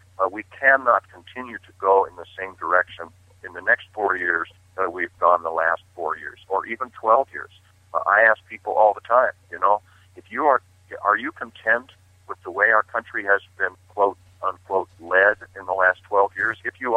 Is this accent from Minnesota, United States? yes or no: no; California, United States; My home state is California.